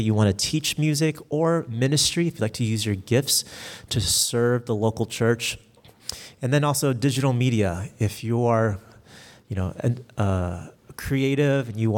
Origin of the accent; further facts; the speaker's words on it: San Jose, California, United States; born there; now in Louisville, United States; Both my parents are from Vietnam, but I was born here in the States in San Jose, California. Our family moved to Louisville, Kentucky in 2014.